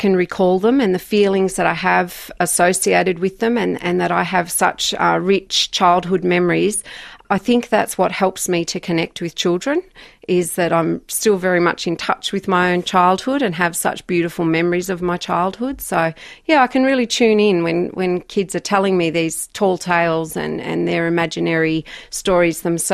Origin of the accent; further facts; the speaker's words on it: Jindabyne, New South Wales, Australia; I grew up in Jindabyne on a farm